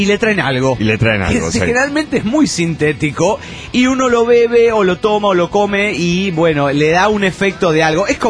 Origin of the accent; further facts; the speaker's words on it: Guadalajara, Jalisco, Mexico; de Guadalajara, Jalisco, México.